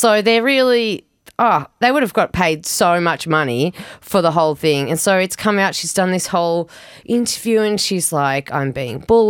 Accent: Australia; but we're from Australia and everything's clean where we're from

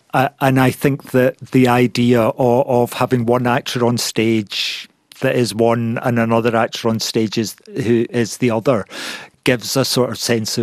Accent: Scotland, United Kingdom; moved away; also born or lived in London; the accent I grew up with in Scotland, when I moved to London, nobody understood what I was saying.

